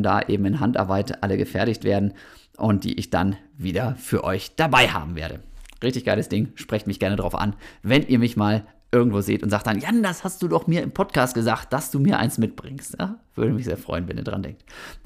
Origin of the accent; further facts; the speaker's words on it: Osnabrück, Lower Saxony, Germany; moved away as an adult; vom beschaulichen Osnabrück, wo ich aufgewachsen bin, nach Bochum gezogen bin